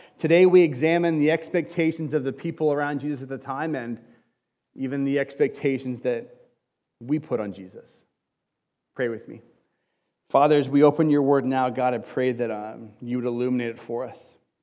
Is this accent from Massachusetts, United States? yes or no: no; Arizona, United States; growing up in Arizona, pre-internet, and there's no team in Arizona at this point